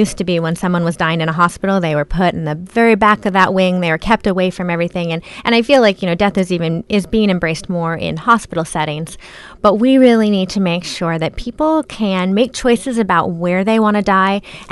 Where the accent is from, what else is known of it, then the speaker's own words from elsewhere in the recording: Beaverton, Oregon, United States; now in Astoria, United States; I've lived on the coast since 2001. I didn't grow up here. I grew up in the Beaverton area. I married a local boy, so that's how I ended up in Astoria.